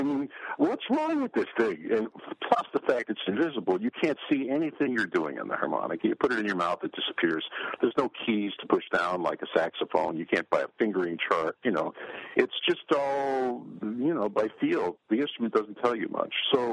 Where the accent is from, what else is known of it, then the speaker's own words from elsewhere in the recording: New York, United States; I grew up in New York City